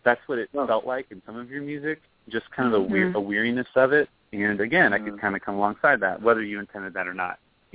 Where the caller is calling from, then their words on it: Indianapolis, Indiana, United States; I'm calling from Indianapolis.